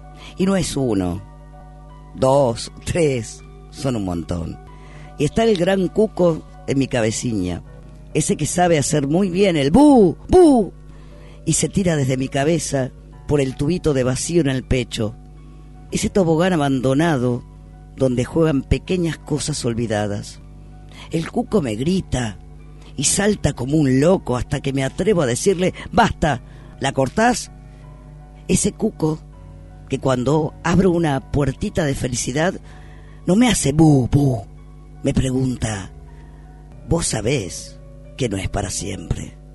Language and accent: Spanish; Argentina; No preguntes de dónde soy. Soy argentina.